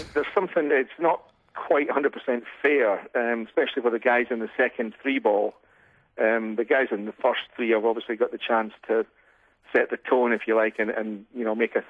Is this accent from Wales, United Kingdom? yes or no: no; Scotland, United Kingdom; There was a bunch of guys from my hometown in Scotland.